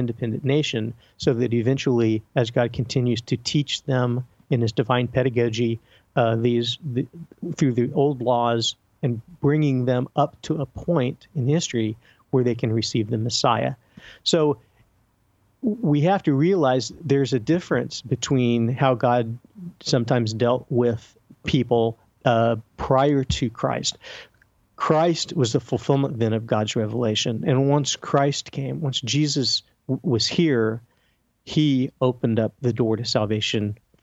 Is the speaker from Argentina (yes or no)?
no; Midwest, United States; You know, I grew up in the Midwest